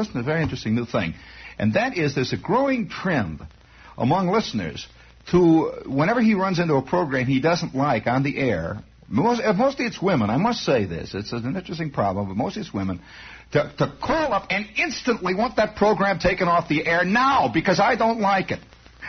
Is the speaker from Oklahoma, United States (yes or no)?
no; Indiana, United States; as I say, I came from Indiana, where they do have a certain native, native idiocy.